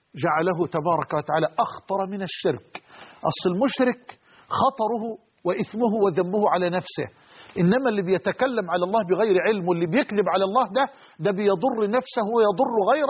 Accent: Dumuh, Dakahlia, Egypt; كان من المنتظر والله أن أذهب اليوم إلى قريتنا المتواضعة دموه، لأتقبل أو لأستقبل أنا العزاء في خالتي أختي أمي

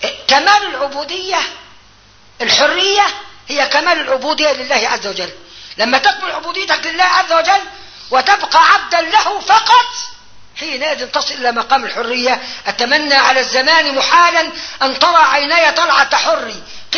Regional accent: Upper Egypt, Egypt; يرموها الصعيد عندنا، وانا صعيدي

